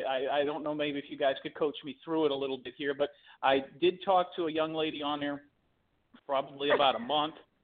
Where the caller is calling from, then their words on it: Tampa, Florida, United States; Hey, guys … I called you last week. I'm in Tampa